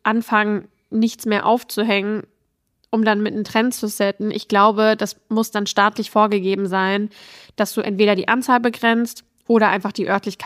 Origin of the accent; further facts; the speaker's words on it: Bad Soden, Hesse, Germany; ich bin ja in Bad Soden groß geworden und bin dann nach Königstein gezogen.